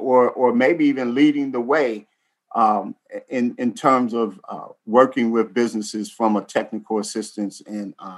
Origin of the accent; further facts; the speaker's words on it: Detroit, Michigan, United States; moved away; And as a Detroiter I don't live in Detroit anymore, but I grew up in Detroit